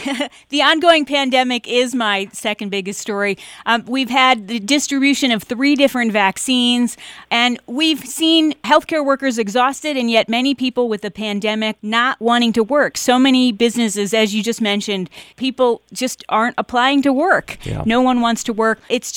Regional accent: United States; For me as an American, it was the fall of Afghanistan

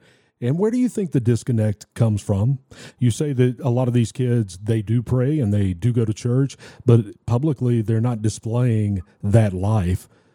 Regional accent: Tennessee, United States; Chris, in my home state of Tennessee, go ahead.

